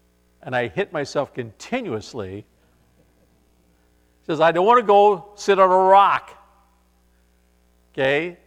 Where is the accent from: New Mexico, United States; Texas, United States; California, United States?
California, United States; now in New York, United States; They say, where are you from? And I say, I'm from California. And they say, why in the world would you go to New York?